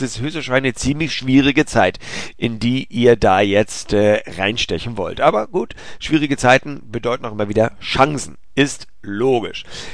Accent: Hamburg, Germany; meine Heimatstadt Hamburg

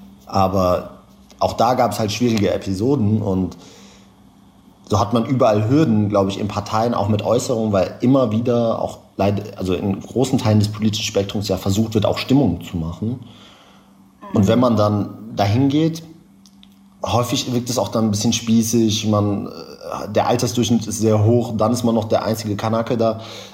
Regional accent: Essen, North Rhine-Westphalia, Germany; in meiner Heimatstadt Essen

